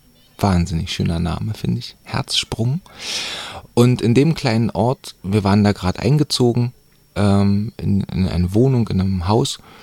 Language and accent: German; Frauenhagen, Brandenburg, Germany; Das Städtchen, wo ich jetzt wohne, heißt Angermünde und das Dörfchen, wo ich aufgewachsen bin, heißt Frauenhagen.